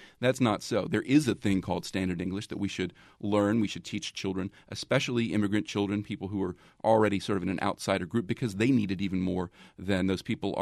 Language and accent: English; the South, United States; That's something that I would resist as a Southerner myself completely.